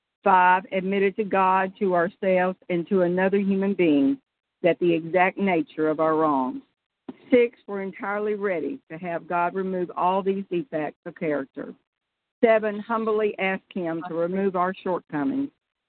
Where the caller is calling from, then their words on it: Pensacola, Florida, United States; I'm coming from the Blue Angel Campgrounds in Pensacola, and I sure hope you can hear me because telephone service does not get an A here.